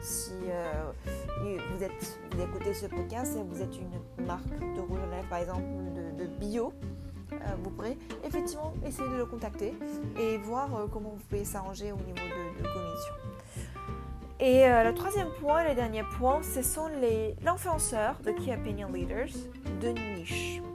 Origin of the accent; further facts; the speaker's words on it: China; first language Chinese; French is a second language; now in France; En plus, vous êtes en France, moi aussi je suis en France, mais c'est pas pareil parce que ma langue maternelle c'est chinois, donc je suis chaque jour ce qui se passe.